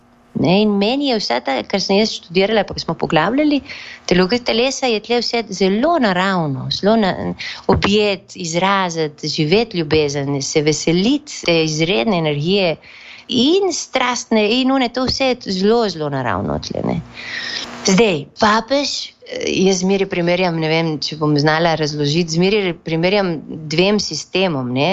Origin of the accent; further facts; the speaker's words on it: Littoral, Slovenia; now in Peru; Mogoče Primorci smo bolj, Štajerci, ne vem.